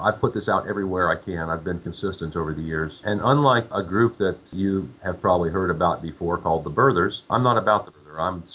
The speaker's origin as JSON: {"language": "English", "town": "Miami", "region": "Florida", "country": "United States", "tie": "born there", "said": "I was born here in the United States, in Miami, Florida."}